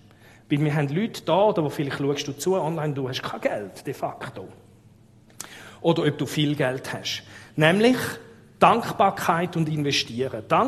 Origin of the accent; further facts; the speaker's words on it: Switzerland; Also es ist sehr unanständig, mich als Schweizer zu fragen